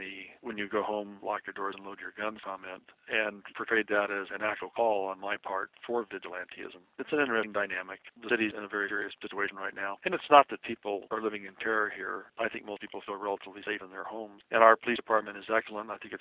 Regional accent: San Bernardino, California, United States; But when I grew up in San Bernardino, it was a wonderful place to grow up. It was a great community, and still is.

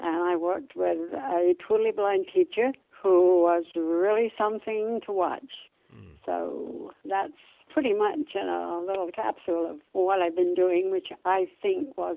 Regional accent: England, United Kingdom; born there; moved away as an adult; Okay, well, I was born in England and came to this country when I was 20 years old.

